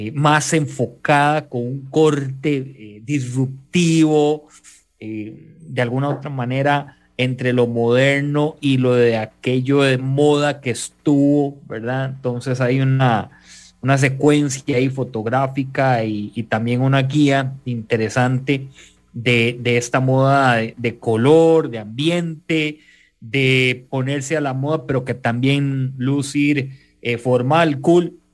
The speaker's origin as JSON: {"language": "Spanish", "town": "San Rafael de Montes de Oca", "region": "San José", "country": "Costa Rica", "tie": "born or raised there", "said": "En el barrio en donde yo crecí, en Urbanización El Prado, San Rafael de Montes de Oca"}